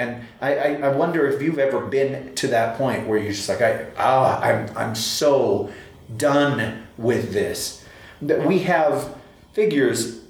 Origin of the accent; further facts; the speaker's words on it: Midwest, United States; excuse me, I grew up in the Midwest. What is middle school?